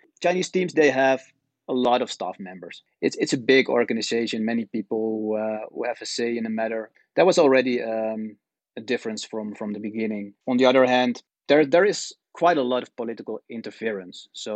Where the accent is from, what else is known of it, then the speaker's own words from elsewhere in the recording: Netherlands; I'm born and raised in the Netherlands, right?